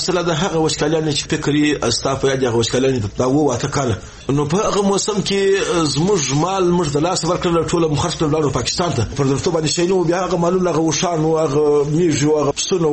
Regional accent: Afghanistan

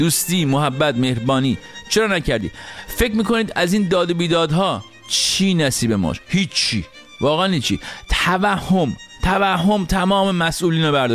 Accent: Iran; moved away; در جامعه‌ای بزرگ شدم که هیچ حس مشترکی نسبت به حاکمانش نداشتم. در کشوری بزرگ شدم که تعلقی نسبت بهش احساس نمی کردم، به خاطر اینکه من فقط 3 سالم بود که انقلاب شد. و در خانواده بزرگ شدم که اصلا انقلاب اسلامی نمی خواست.

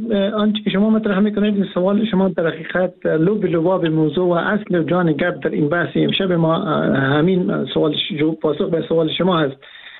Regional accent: Afghanistan; ما ساکنان سرزمین افغانستان، ما افغان هستیم، ما فرزندان افغانستان هستیم و ما در جغرافیای کشوری به نام افغانستان زندگی میکنیم

